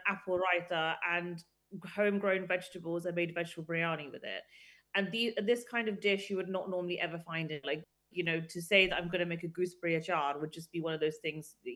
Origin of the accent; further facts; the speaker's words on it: South West England, United Kingdom; So I grew up in a very English-British environment. Mm-hmm. I grew up in Wiltshire.